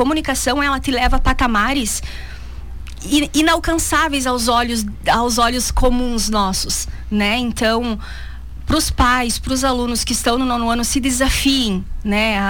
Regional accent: Rio Grande do Sul, Brazil; now in Chapecó, Brazil; Eu venho lá do interior do Rio Grande do Sul, meus pais moram na roça até hoje. E quando eu me mudei para Chapecó, 6 anos atrás

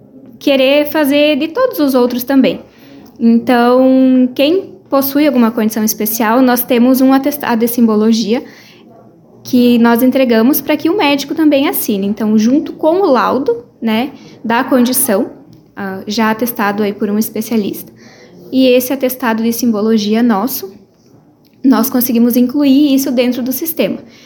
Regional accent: Rio Grande do Sul, Brazil; Eu, por exemplo, sou gaúcha, tenho uma identidade no Rio Grande do Sul e tenho uma identidade aqui

